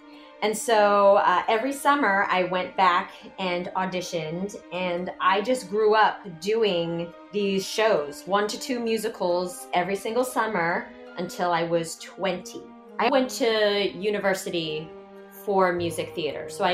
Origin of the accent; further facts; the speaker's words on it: Washington, District of Columbia, United States; I grew up in and around Washington, D.C., and growing up there, it was incredible, and I say that because of the cultural diversity. I was always surrounded by many cultures, many races.